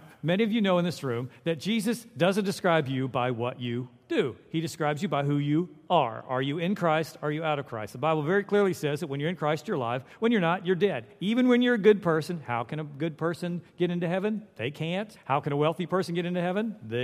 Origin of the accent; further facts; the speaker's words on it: California, United States; I came from California where they were just glad you showed up at school.